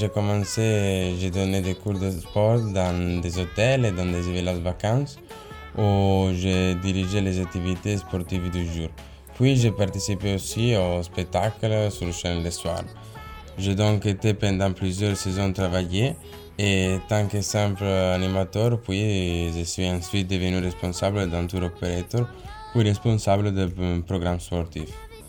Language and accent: French; Italy; French is a second language; moved away as an adult; now in Saint-Étienne, France; je viens d'Italie et j'ai 25 ans. Je vis actuellement à Saint-Étienne. J'ai décidé de venir il y a plus ou moins 5 mois de cela pour venir vivre avec ma copine.